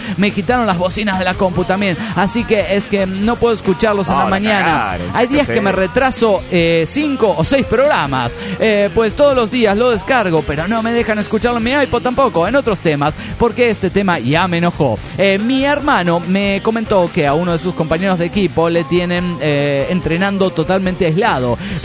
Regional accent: Magdalena, Sonora, Mexico; de Magdalena, Sonora, México.

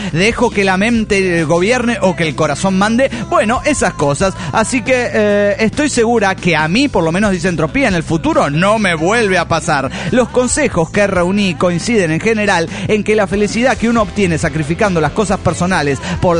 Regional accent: Guanajuato, Mexico; Yo soy de Guanajuato

